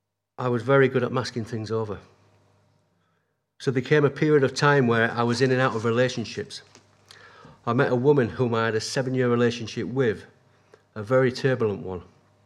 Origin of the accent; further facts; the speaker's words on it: Halifax, Yorkshire and the Humber, United Kingdom; I come from Halifax.